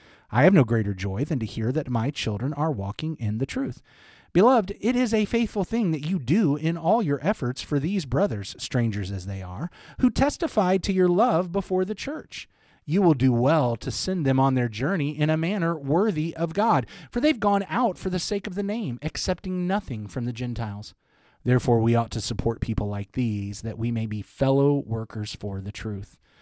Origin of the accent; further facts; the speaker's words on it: Arkansas, United States; Because I'm from Arkansas.